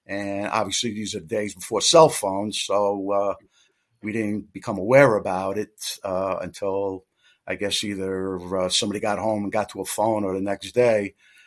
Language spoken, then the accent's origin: English; Queens, New York, United States; also born or lived in Brooklyn; I grew up, I was born in Brooklyn. I grew up raised in Queens.